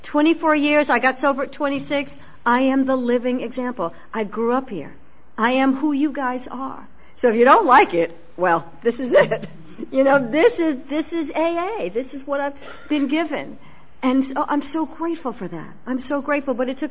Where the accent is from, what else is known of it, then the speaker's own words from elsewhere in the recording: New York City, New York, United States; I am a product of the 60s. I grew up in New York City, where it was always about better living through chemistry.